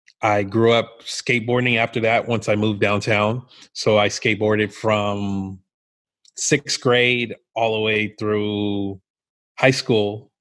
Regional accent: Elk Grove, California, United States; Okay, so growing up in Elk Grove, we were a cowboy town.

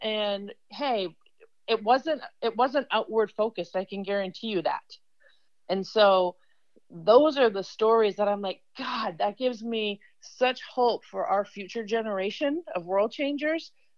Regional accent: Midwest, United States; and I'm from the Midwest.

